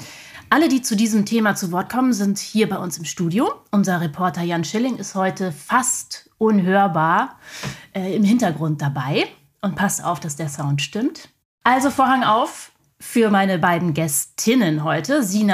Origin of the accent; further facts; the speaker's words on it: Berlin, Germany; ich als Berlinerin denke immer, Potsdam ist ja ziemlich weit weg von allem.